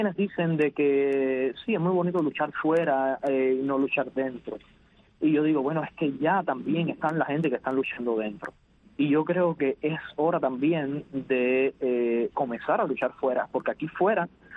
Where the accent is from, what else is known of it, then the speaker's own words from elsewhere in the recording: Cuba; somos LGBT, señores, pero también somos cubanos.